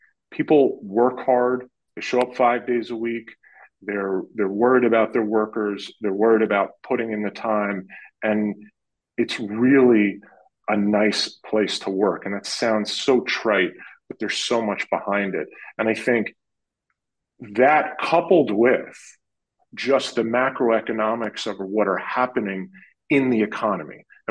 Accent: East Coast, United States; I come from the East Coast, and historically, the Midwest was called a flyover market.

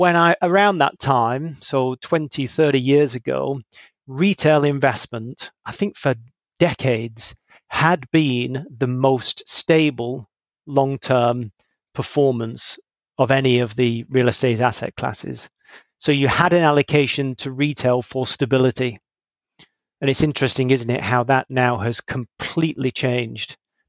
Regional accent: United Kingdom; I would say, and this is not just because I'm a Brit

